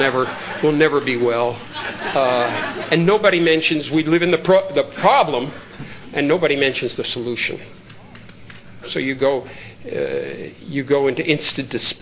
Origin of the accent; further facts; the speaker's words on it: New York, United States; I'm a New Yorker. I'll do everything quick.